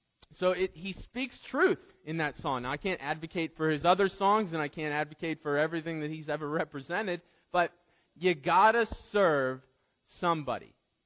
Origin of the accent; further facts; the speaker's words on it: Pittsburgh, Pennsylvania, United States; And I grew up in the Pittsburgh area.